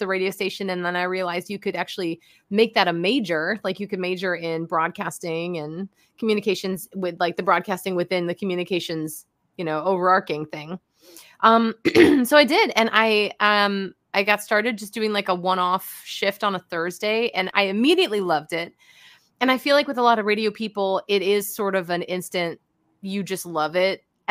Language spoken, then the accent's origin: English; Cleveland, Ohio, United States; which was Ohio Northern, I'm from Ohio, Cleveland originally